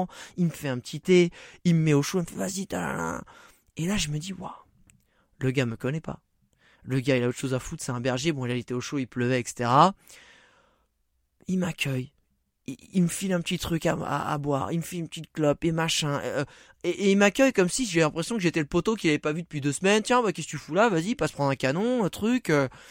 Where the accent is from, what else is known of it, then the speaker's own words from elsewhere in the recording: France; mais tu viens d'où? Donc, je disais français.